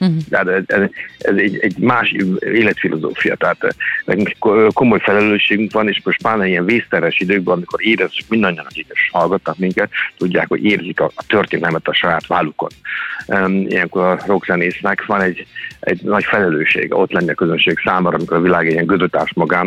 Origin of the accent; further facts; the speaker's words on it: Budapest, Hungary; És éppen természetesen ezt a szülővárosomban, Budapesten szeretnék elindítani